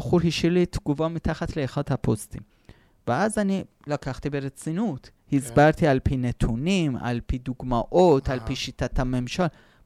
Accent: Iran; moved away as an adult; now in Israel; עכשיו אני בגיל 43, אבל אני חינוך איראני. עליתי בגיל 23, אני גדלתי בחינוך מוסלמי של משפרות המהפכה. אני עדיין בחינוך האיראני, הטורקי, הסובייטי, אני בא משם.

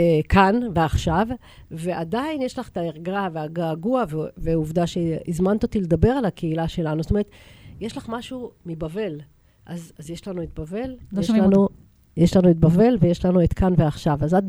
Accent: Or Yehuda, Tel Aviv District, Israel; born there; אור יהודה, מקום, זה המקום שלי, מקום הולדתי.

